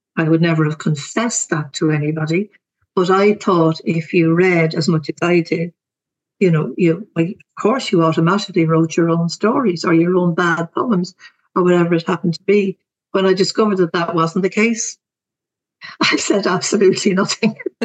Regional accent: Dublin, Leinster, Ireland; But yeah, I grew up in Clontarf. I was born in 1954. My dad was an electrician. My mother was a stay-at-home mum. I had two brothers who tortured me.

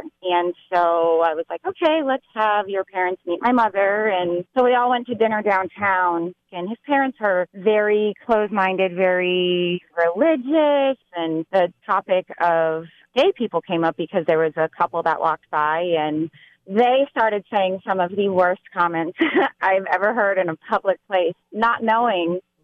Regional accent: East Coast, United States; We have a really hard time holding our tongue because we're born and raised on the East Coast.

